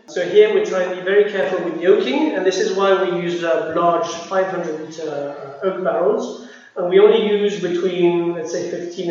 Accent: Paris, Île-de-France, France; also born or lived in Pauillac / United Kingdom; So my first few weeks were in Pauillac, in the middle of the vineyard. I grew up in Paris most of my years, and in the UK.

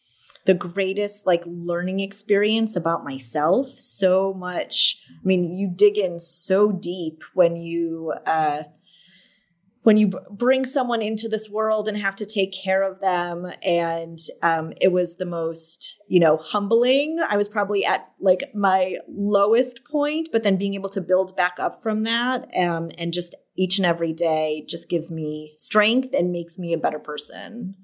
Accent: Buffalo, New York, United States; also born or lived in Boston, United States; now in California, United States; So I'm from Buffalo originally, and then I spent 17 years in Boston. I know cold. I know snow.

